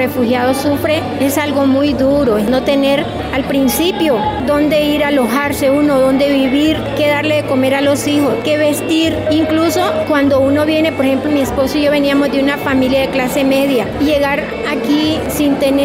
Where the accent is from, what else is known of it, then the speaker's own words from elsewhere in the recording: Nicaragua; moved away as an adult; now in Colombia; soy nicaragüense, llegué acá a Colombia hace 36 años más o menos, procedente pues de mi país, que estaba en ese momento en conflictos internos.